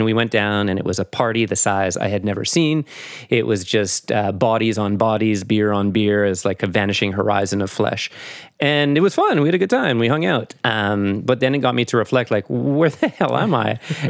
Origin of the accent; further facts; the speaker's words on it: Canada; moved away as an adult; from my voice, you'll hear that I'm not from around here. I'm Canadian. And in 2010, I moved here with my wife.